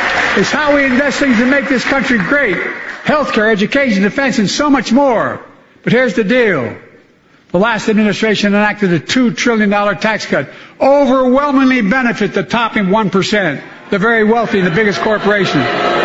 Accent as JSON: {"language": "English", "region": "Delaware", "country": "United States", "said": "I come from Delaware."}